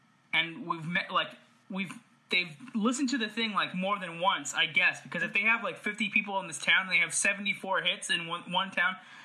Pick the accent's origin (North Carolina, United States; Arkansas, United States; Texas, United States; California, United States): California, United States; I'm from California. You forgot, Dave.